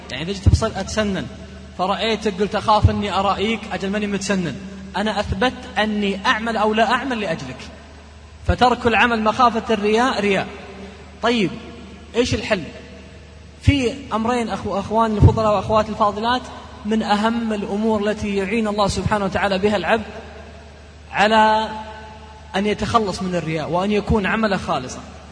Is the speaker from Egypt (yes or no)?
no; Najd, Saudi Arabia; هذه نسميها عندنا في نجد رجاحة،